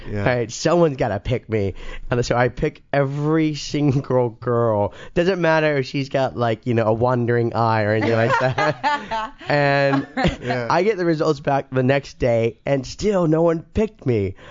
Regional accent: Texas, United States; now in Los Angeles, United States

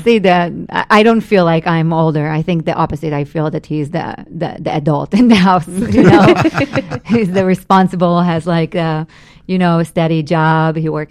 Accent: Israel; English is a second language; now in Los Angeles, United States; I moved all the way from Israel to be in the heart of the filmmaking industry.

